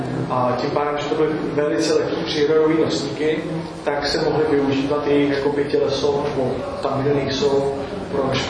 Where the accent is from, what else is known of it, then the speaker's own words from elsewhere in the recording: United States; now in Czechia; A ještě teda udělám takovou jako sales pitch, jo, že jsem z Ameriky, takže to musíte chápat